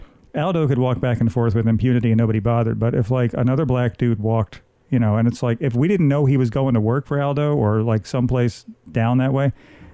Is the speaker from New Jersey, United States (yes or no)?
yes; New Jersey, United States; where I grew up in New Jersey was very diverse in a lot of ways, but it was very segregated at the same time.